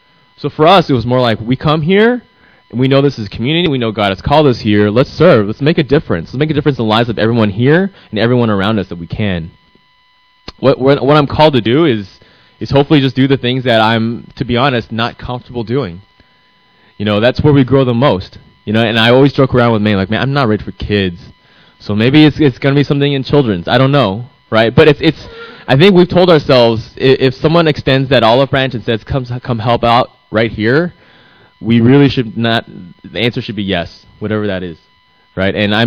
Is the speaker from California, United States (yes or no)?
no; Tucson, Arizona, United States; also born or lived in Phoenix; And so I grew up in Tucson, so it wasn't that bad. So Tucson, we do have some fluctuations. I lived several years in Phoenix.